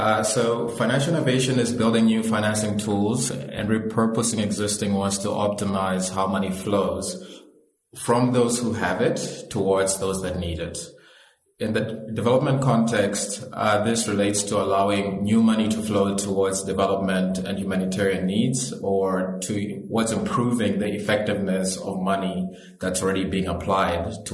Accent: Malawi; So I come from Malawi, which is one of the poorer countries on the continent.

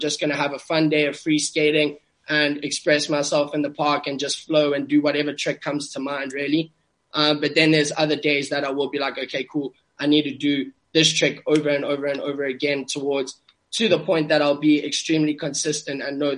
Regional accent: South Africa; because I grew up in South Africa, and it's pretty much the obstacles that I saw

